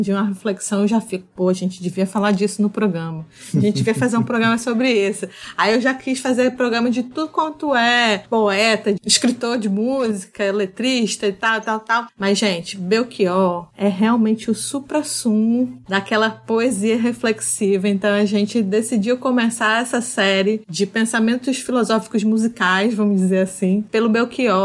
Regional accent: Rio de Janeiro, Brazil; Eu não sou daqui, eu sou do Rio de Janeiro.

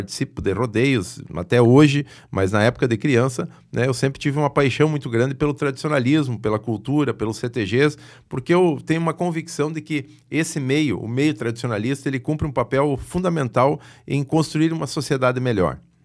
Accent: Santo Augusto, Rio Grande do Sul, Brazil; also born or lived in Ijuí; Bom, eu sou nascido em Ijuí, mas sempre morei e me criei no interior de Santo Augusto, lá na propriedade dos meus pais, que eles até hoje residem lá.

